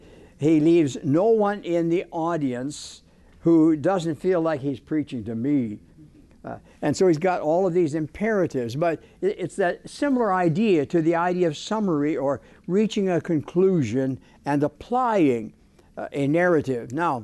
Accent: Ireland; I'm Irish.

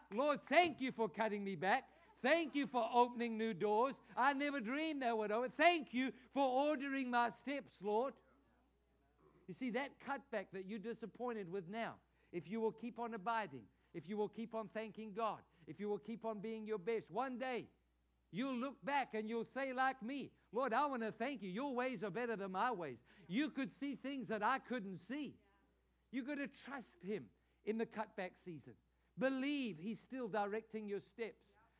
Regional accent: Edenvale, Gauteng, South Africa; now in Jupiter, United States; I never thought growing up in Edenvale, a little town in South Africa, that one day I'd be here in beautiful Jupiter pastoring this church.

